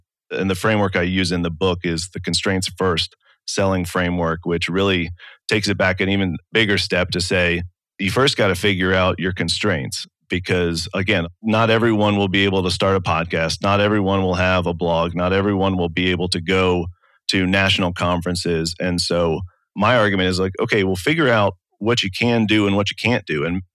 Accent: Baltimore, Maryland, United States; I grew up in Baltimore and was part of the built environment

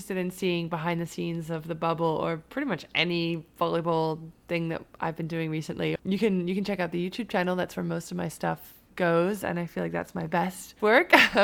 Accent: United Kingdom; being a British player in England

